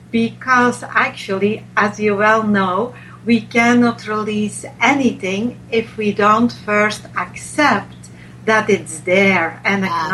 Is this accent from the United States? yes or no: no; Belgium; Yes, but Belgium has also the French language and the Flemish language.